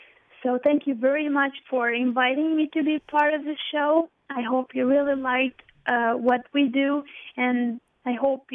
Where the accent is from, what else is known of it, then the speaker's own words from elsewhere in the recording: Kosovo; I just want to prove also to these kids in Kosovo not to grow up and say that we come from a small country